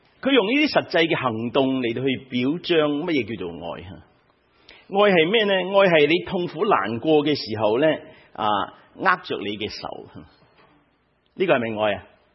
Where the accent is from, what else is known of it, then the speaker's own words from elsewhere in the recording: Guangdong, China; 我们广东人呢有一个讲法